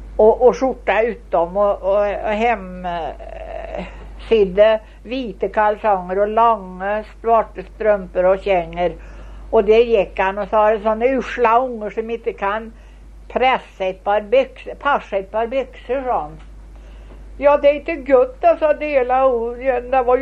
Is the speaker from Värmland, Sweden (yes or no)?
yes; Värmland, Sweden; Och du vet, vi är värmlänningar.